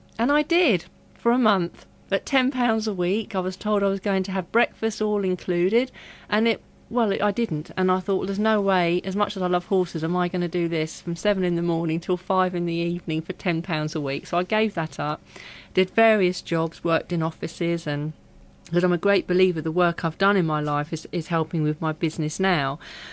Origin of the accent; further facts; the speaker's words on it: East of England, United Kingdom; I was born in Suffolk and to a loving family. I have a younger brother called Mark, and my mother is Italian. She was born in Borgo Mazzano in Italy.